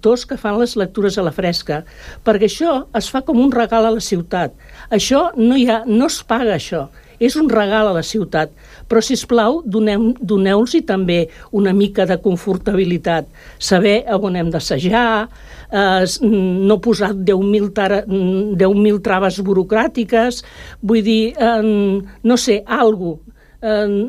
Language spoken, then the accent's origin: Catalan; Catalonia, Spain; els catalans sempre ens pensem que som catalans i que som castellans, no? Ens pensem sempre que juguem amb dues llengües